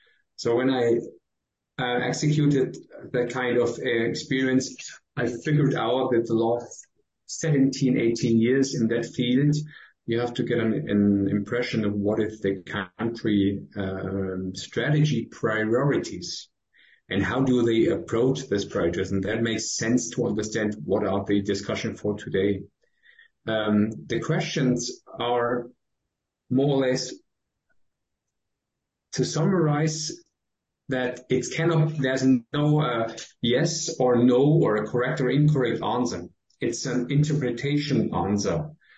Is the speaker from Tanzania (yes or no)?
no; Germany; I'm from Germany and acting in Austria and Switzerland and Germany, of course, and studied mechanical engineering.